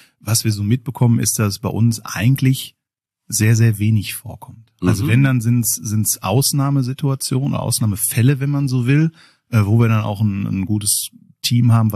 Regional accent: Oberhausen, North Rhine-Westphalia, Germany; born there; now in Dinslaken, Germany; Ich wohne in Dienstlagen, bin gebürtiger Oberhausener.

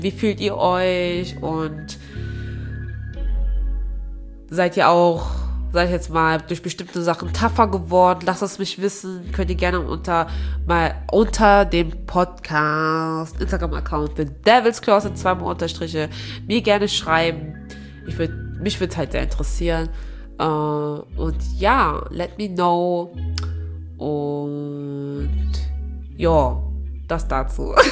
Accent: Aachen, North Rhine-Westphalia, Germany; ich bin ja in Aachen geboren, aufgewachsen, so, ne?

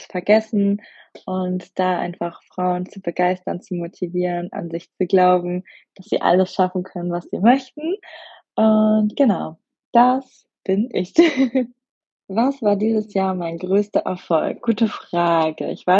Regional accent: Cologne, North Rhine-Westphalia, Germany; ich bin die Verlobte von Giulio. Ich komme aus Köln, bin 29 Jahre alt

